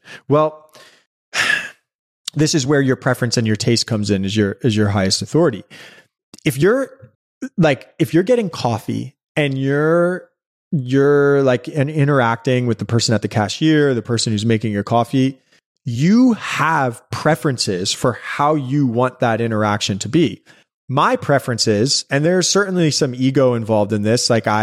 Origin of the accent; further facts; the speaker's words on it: New York City, New York, United States; Growing up in New York City, like, you know, some of my friends, their parents were artists and they lived in lofts in Dumbo before Dumbo was what you know Dumbo to be now.